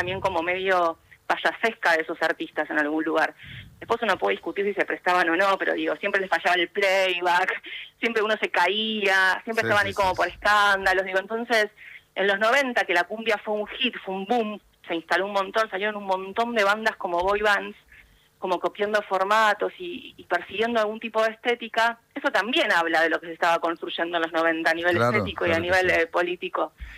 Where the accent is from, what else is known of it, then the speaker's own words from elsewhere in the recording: Argentina; Y la verdad es que dice mucho de nosotros como argentinos, claro y como historia argentina.